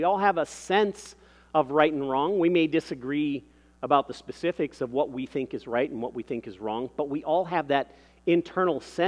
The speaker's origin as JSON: {"language": "English", "town": "Burbank", "region": "California", "country": "United States", "tie": "born or raised there", "said": "I grew up in Burbank and we were ministering at a church there for a number of years before moving here."}